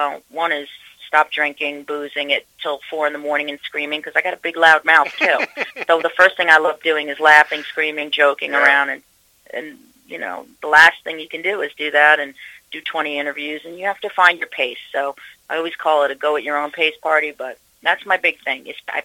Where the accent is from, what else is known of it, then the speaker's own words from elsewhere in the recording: New York, United States; I'm obviously born and raised in New York.